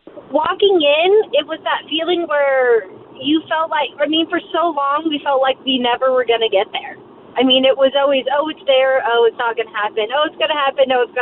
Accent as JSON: {"language": "English", "town": "Sacramento", "region": "California", "country": "United States", "tie": "born or raised there", "said": "Yeah, I was born and raised in Sac, and my parents had season tickets when I was growing up, and so it was just a normal part of me growing up here, going to games."}